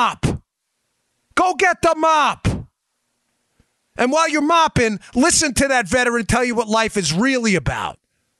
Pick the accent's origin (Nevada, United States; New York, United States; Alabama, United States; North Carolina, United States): New York, United States; I grew up in New York on, I mean, don't be dramatic, but the streets weren't exactly the coziest.